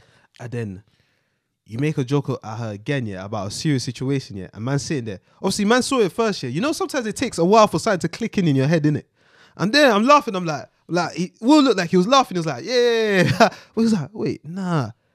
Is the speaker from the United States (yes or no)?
yes; Philadelphia, Pennsylvania, United States; You know, I'm from Philly, fam.